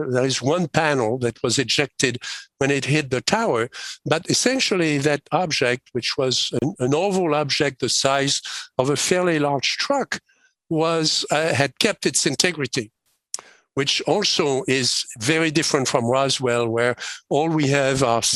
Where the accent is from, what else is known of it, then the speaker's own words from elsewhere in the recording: France; And as you know, I was born in France. I remember World War II. I was born at the beginning of World War II. And the town where I grew up was bombed 17 times because it was a key strategic place on the road to Normandy